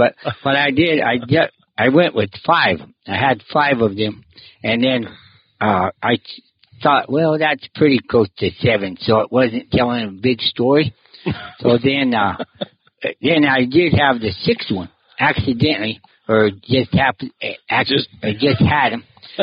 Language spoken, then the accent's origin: English; Benson, Arizona, United States; born there; Yeah. I think I was born in Benson, I'm pretty sure. Some reason in Wilcox, they didn't have it. They weren't delivering babies or something. So they told them they always said that I was born in Benson.